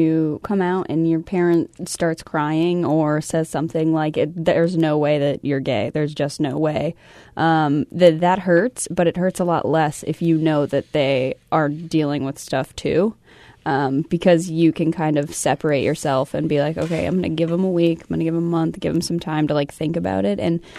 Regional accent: the South, United States; because I'm from the South and we are very, very, you know, proper.

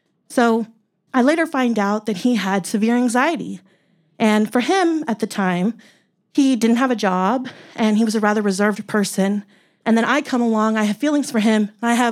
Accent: San Antonio, Texas, United States; And so I say, cool, I'm from Texas too. Where in Texas are you from? And he says, San Antonio. Cool, I'm from San Antonio too.

